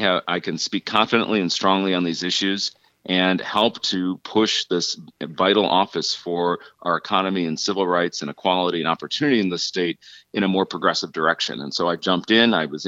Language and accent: English; Northfield, Minnesota, United States; I'm a lifelong Minnesotan. I grew up in Northfield with Paul Wellstone as my hometown hero